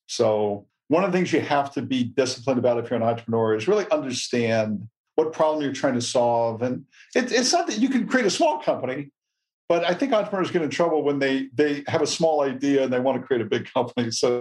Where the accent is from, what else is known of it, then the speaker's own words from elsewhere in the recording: United States; I'm an American. I know what the threats are.